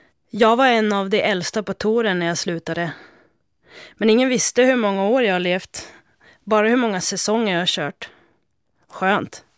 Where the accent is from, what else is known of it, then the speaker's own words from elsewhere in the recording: Norrland, Sweden; Men som norrlänning och uppväxt i en liten by, då är jag van att lösa konflikter